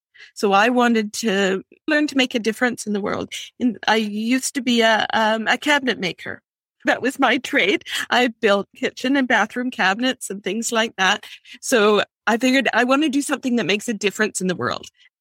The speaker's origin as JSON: {"language": "English", "town": "Kamloops", "region": "British Columbia", "country": "Canada", "said": "I am a Canadian. I live in a small town called Kamloops, which is about 3 hours outside of Vancouver, BC. So that's where I'm from."}